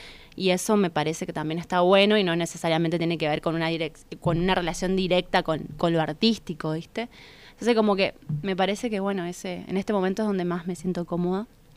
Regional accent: Corrientes, Argentina; Yo soy de Corrientes, un pueblo, digamos, vivía en Capital en ese momento.

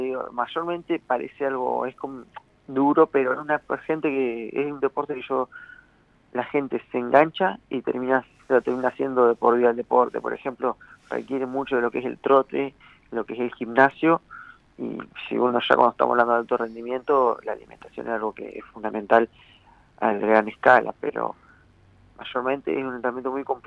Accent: Viedma, Río Negro, Argentina; para nosotros los que somos acá de Viedma a Patagones

